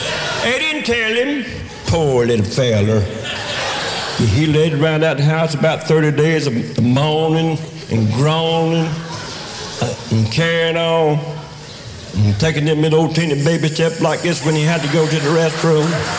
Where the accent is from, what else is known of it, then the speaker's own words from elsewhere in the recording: Tampa, Florida, United States; also born or lived in Hillsborough County; Well, originally from Tampa, Florida, originally. Born on Morgan Street. My daddy, he's a baker, and he worked at the high-grade bakery over there in Ybor City.